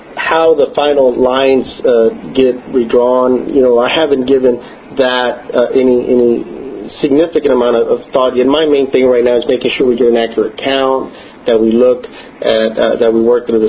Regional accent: Houston, Texas, United States; I grew up in the Near North Side, but I'm truly a product of the Heights area where I attended the area schools and was raised.

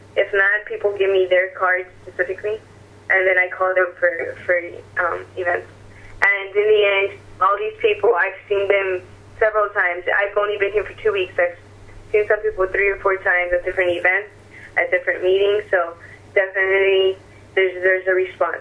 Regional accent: Florida, United States; I'm not even originally from Texas. I'm from Florida, but I came over for the summer to help with Battleground.

